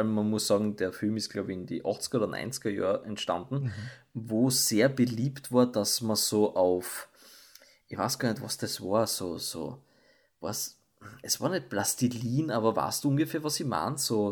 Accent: Austria; Bei uns in Österreich, wie wir wissen, ist das alles kein Thema.

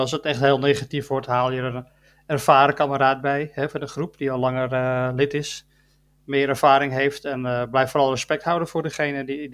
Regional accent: Germany; wij als Duitsers hadden dat ook.

